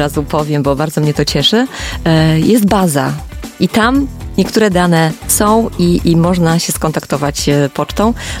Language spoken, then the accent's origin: Polish; Puck, Pomeranian Voivodeship, Poland; No ja pochodzę z północnych Kaszub, dokładnie urodziłam się w Pucku, mieszkałam w Połczynie, czyli nordowe, północne Kaszuby.